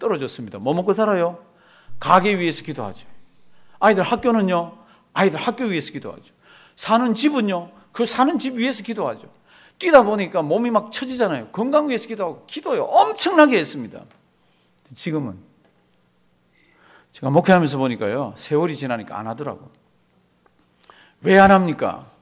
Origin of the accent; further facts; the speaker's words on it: South Korea; now in United States; 우린 다 한국에서 온 사람이잖아요.